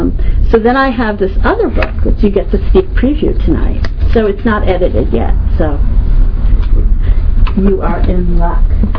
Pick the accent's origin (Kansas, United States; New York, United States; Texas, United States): New York, United States; Bronx; I'm from the Bronx.